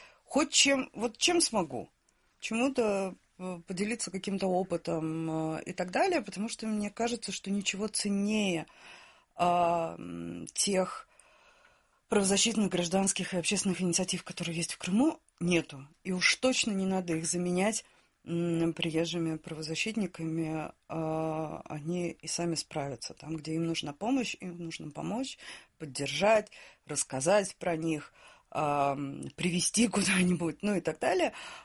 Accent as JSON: {"language": "Russian", "country": "Russia", "said": "я как россиянка могу говорить о том, что... Россия нарушает права человека"}